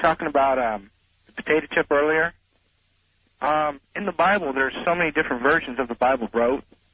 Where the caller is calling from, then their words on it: Leavenworth, Kansas, United States; calling from Leavenworth, Kansas.